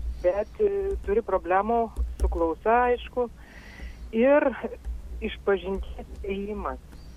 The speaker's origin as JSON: {"language": "Lithuanian", "town": "Kaunas", "region": "Kaunas County", "country": "Lithuania", "said": "Iš Kauno."}